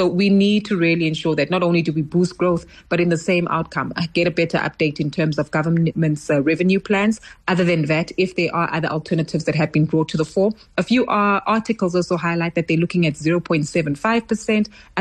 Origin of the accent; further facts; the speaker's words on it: South Africa; but even us as South African citizens